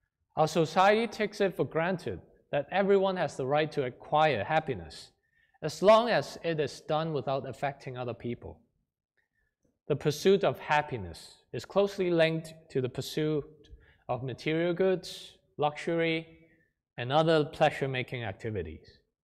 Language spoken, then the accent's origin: English; Hong Kong; English is a second language; One of my favorite cartoons growing up in Hong Kong is